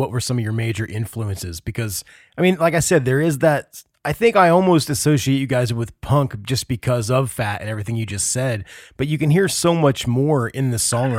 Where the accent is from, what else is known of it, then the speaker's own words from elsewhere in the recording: Indiana, United States; I grew up in Indiana and they used to have, the funny thing was there was these guys at my high school that had the big trucks and they always had a rebel flag in the back.